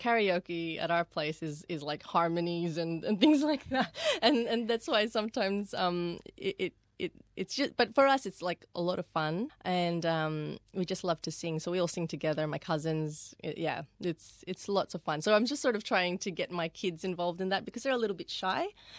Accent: Australia; growing up in Australia, it's always warm over Christmas time

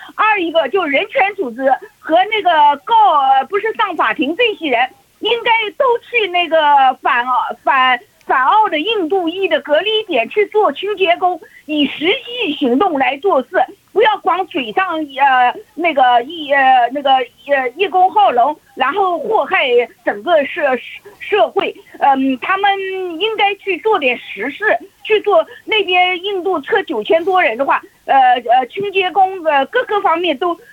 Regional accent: Australia

